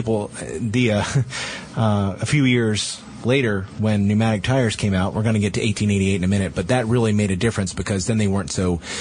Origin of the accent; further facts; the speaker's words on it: North Carolina, United States; Well, considering it's my home state.